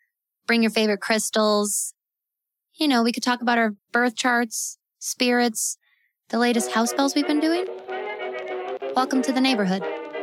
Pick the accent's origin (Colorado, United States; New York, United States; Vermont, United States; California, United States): Colorado, United States; moved away as an adult; my family and I, we are from Colorado. My husband, my daughter, and our little pup, we're from Colorado.